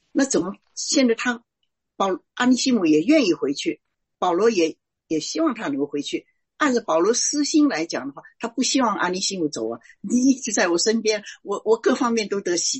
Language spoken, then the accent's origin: Chinese; China; 这个心肠是我们中国人也会常讲，你几头肠子我都知道